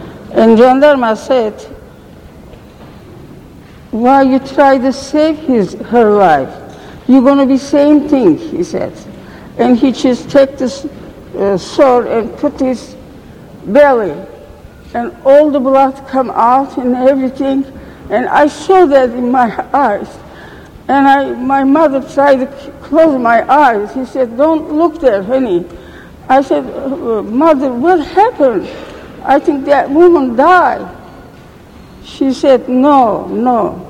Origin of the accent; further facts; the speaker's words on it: Eskişehir, Turkey; English is a second language; moved away; I am from Eskişehir. I born there 1908. And I was a little girl.